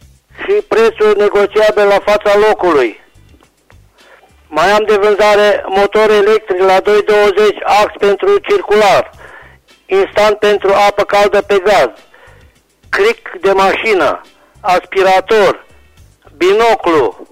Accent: Reșița, Caraș-Severin, Romania; de la Reșița, din cartierul Cuptoare

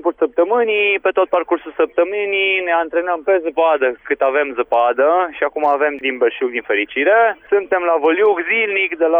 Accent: Reșița, Caraș-Severin, Romania; Nu, vă dați seama, sunt din Reșița, în fiecare zi facem naveta.

